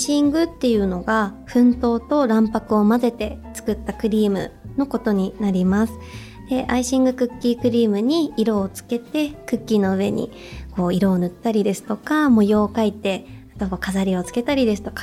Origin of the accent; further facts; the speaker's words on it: Hachinohe, Aomori, Japan; also born or lived in Tokyo; はい、八戸市です。